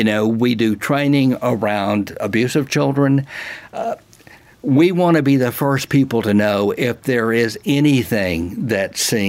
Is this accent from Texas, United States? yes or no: yes; Texas, United States; I'm from Texas. Let me give you a Texas nightmare.